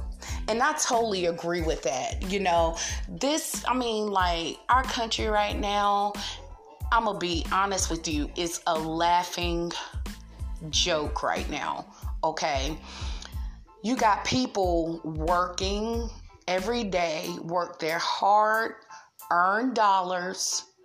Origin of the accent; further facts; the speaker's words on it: Raleigh, North Carolina, United States; but this happened in my hometown in Raleigh, North Carolina.